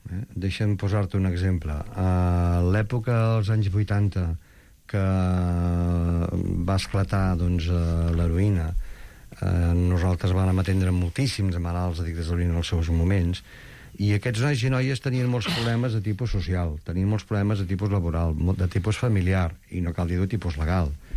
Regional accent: Berga, Catalonia, Spain; Jo sóc de Berga, podríem parlar del Berguedà

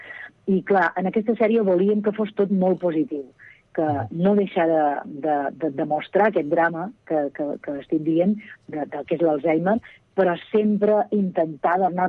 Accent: Balearic Islands, Spain; accent: Mallorcan; Sempre hi ha aquesta cosa de, hosti, és que és molt tancat, és que és molt difícil el mallorquí. I jo crec que està bé familiaritzar-se, perquè jo quan vaig anar a estudiar a Barcelona

